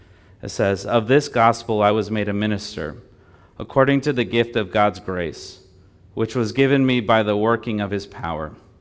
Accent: Brazil; I'm from Brazil.

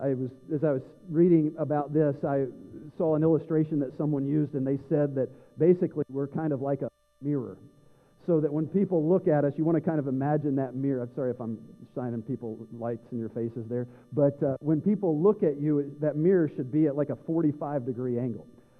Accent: Tennessee, United States; I'm from Tennessee. I'm okay to mess it.

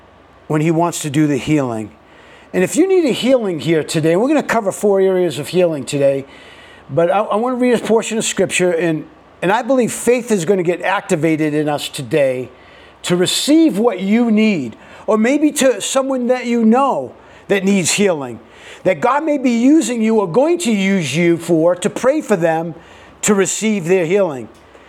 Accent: Boston, Massachusetts, United States; I am a New Englander. I grew up near Boston, and I'm fully Italian. So you get a little bit of that mix going in, and my speech might sound a little funny

